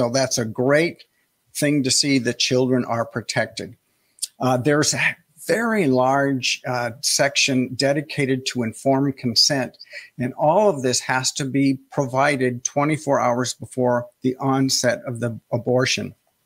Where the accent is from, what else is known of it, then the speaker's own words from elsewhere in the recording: Montana, United States; in my home state of Montana, God's country, as I like to refer to it.